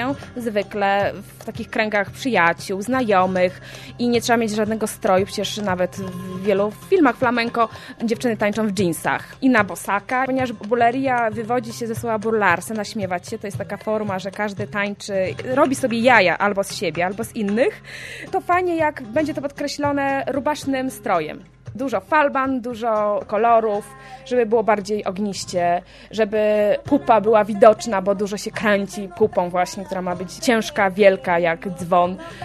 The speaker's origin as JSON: {"language": "Polish", "town": "Szczecin", "region": "West Pomeranian Voivodeship", "country": "Poland", "said": "Pochodzę ze Szczecina i nigdy wcześniej przed studiami nie byłam w Poznaniu"}